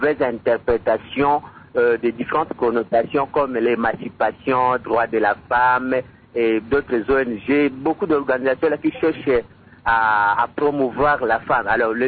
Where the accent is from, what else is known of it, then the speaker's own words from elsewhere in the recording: Nienier, Tshopo, DR Congo; je suis de Nienier, donc c'est une cité située à 340 km de Kisangani.